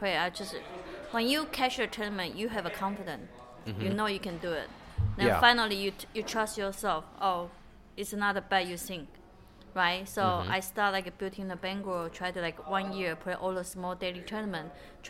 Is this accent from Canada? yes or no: no; Malaysia; So I, as a Malaysian manager, if you can make me same table with Daniel Nagano, I will spend 5K for this tournament.